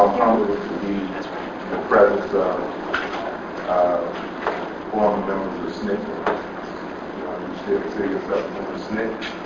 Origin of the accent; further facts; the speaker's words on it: Cleveland, Mississippi, United States; And as late as the 1980s, when I was raised in Cleveland, Mississippi, it was very clear that there was a separation between blacks and whites.